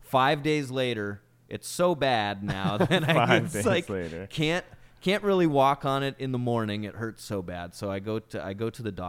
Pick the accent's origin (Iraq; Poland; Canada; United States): United States; Indianola, Washington; Tito and I grew up over on the Kitsap Peninsula in a little town called Indianola, which we both hold near and dear to our hearts